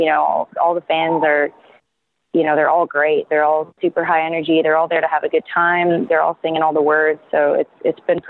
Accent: Canada; moved away; You know, of course, I still absolutely love Canada. That's my home country. And it's always going to be that.

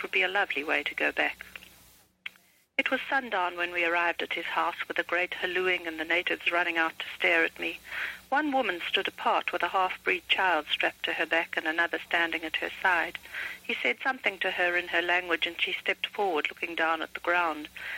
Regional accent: South Africa; Well, I think any country that one grows up in, however strange and odd, which South Africa certainly was in many aspects, seems at the time to be normal to one

